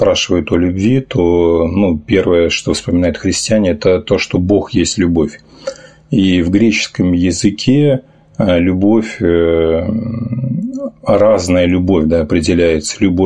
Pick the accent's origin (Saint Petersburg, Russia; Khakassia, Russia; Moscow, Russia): Saint Petersburg, Russia; я вот из Санкт-Петербурга